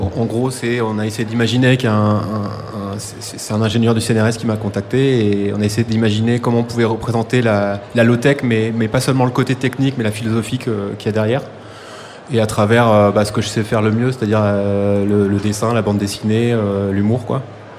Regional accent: Lille, Hauts-de-France, France; Alors moi, je viens de Lille.

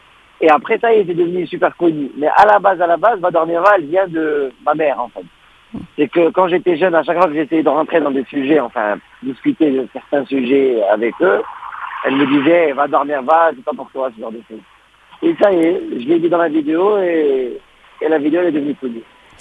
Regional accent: Morocco; je suis marocain, j'ai grandi au Maroc.

